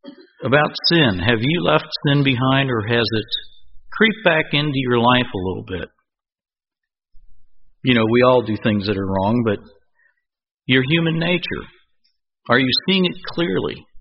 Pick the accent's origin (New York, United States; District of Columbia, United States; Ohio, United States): Ohio, United States; Cincinnati; We grew up in the Cincinnati area and we had 4 major churches there